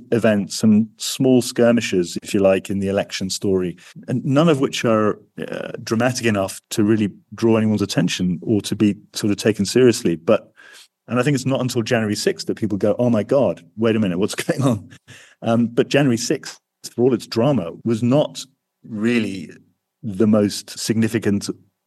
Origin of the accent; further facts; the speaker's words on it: United Kingdom; I'm saying that as a Brit